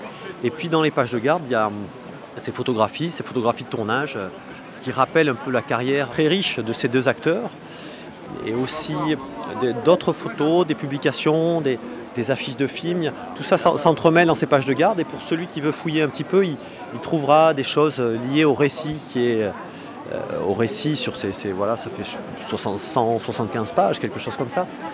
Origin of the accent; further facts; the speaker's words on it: Southwest France, France; Je suis du Sud-Ouest, alors c'est pas si facile de venir à Nantes.